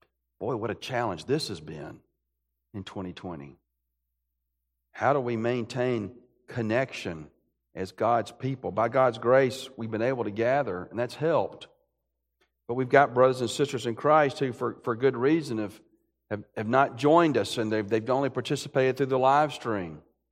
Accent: Birmingham, Alabama, United States; and I grew up in Alabama, in Birmingham, but between Birmingham and Montgomery

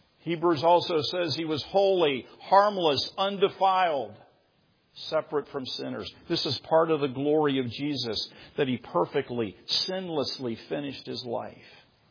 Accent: Pittsburgh, Pennsylvania, United States; You know, I come from the Pittsburgh area.

